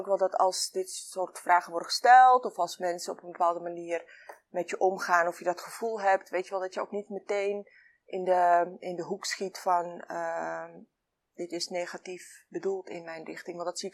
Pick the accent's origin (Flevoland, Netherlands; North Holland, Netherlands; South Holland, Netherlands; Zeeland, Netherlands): North Holland, Netherlands; Amsterdam; ik ben in Amsterdam geboren en opgegroeid en... Ik voel me Nederlands. Ik ben in Nederland naar school gegaan. Ik ben in Nederland aan het werk. En ik ben in Nederland raadslid.